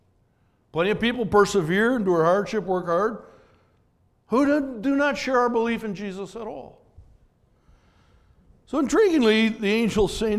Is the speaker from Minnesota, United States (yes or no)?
yes; Minnesota, United States; We're from Minnesota, so we know what snowflakes are.